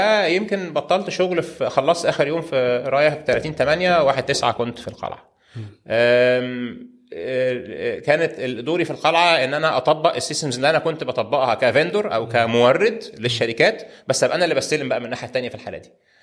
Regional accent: Egypt; الكالتشر الهندي كالتشر مكافحه يعني زينا كده كمصريين

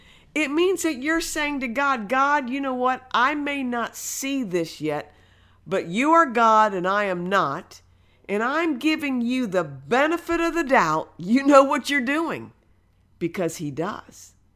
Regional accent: Midwest, United States; You know, we're originally from the Midwest. We grew up watching farmers and farms around our area.

